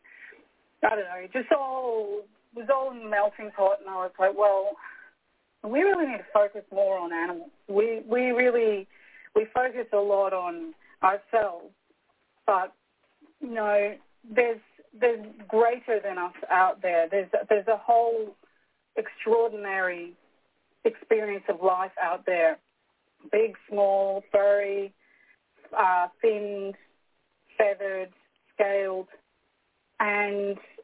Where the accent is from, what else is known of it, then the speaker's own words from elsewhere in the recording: Scotland, United Kingdom; I'm Scottish by origin, so I'm not going to spend money when I shouldn't.